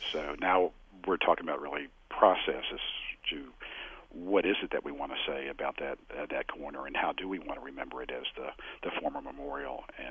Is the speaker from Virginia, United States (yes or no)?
yes; Virginia, United States; I grew up in Virginia. I've been in the South, and I, you know, remember how I was raised, and it was, in many sense, it was a sense of Southern pride.